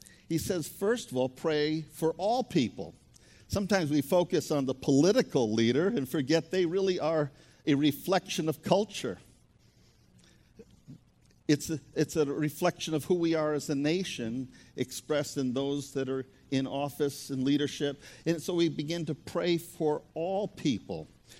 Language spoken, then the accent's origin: English; New England, United States; Even though I'm from New England, I didn't think I could imitate the accent there.